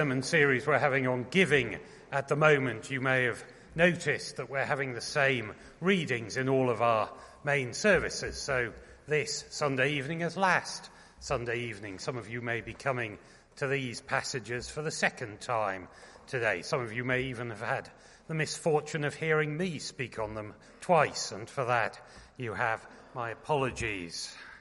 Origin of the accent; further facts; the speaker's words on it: United Kingdom; We are British people, after all.